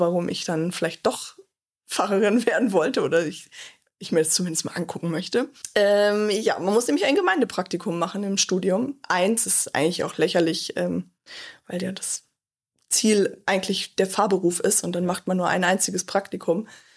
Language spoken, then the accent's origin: German; Braunschweig, Lower Saxony, Germany; In Braunschweig, wo ich herkomme, ist das so ein Ding einfach.